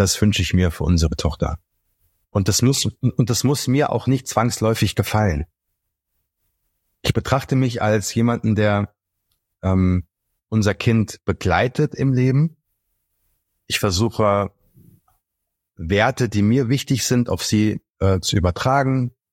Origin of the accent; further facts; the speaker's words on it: Hesse, Germany; pendel immer zwischen Berlin und Frankfurt, aber hauptsächlich bin ich in Frankfurt am Main. Aufgewachsen bin ich in der Nähe von Gießen.